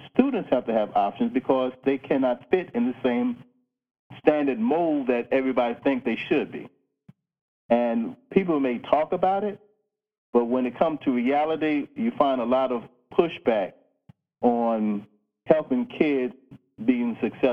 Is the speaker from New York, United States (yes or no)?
yes; New York, United States; Well, I grew up in New York.